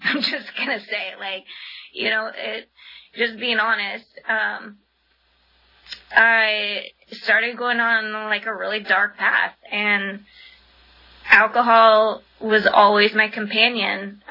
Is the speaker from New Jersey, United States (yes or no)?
no; Visalia, California, United States; I grew up in Visalia, and then I decided that my ticket out of Visalia was going to be to get into college.